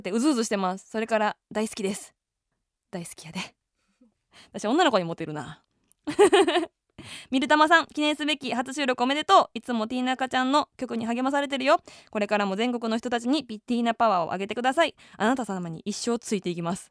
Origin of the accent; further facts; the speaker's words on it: Kansai, Japan; 私関西人やからか知らないですけど